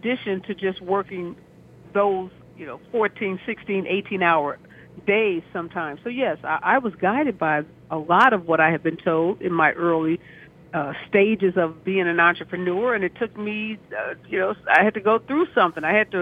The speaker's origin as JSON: {"language": "English", "town": "St. Louis", "region": "Missouri", "country": "United States", "said": "And I'm from the Midwest here. I'm from St. Louis. So I pride myself on being an incredible hard worker."}